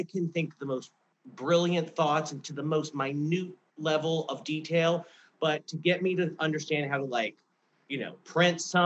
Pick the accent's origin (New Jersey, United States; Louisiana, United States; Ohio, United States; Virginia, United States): Louisiana, United States; Lafayette; My trauma is I am from Lafayette, Louisiana, come from a very highly conservative, super, we don't talk about anything kind of place.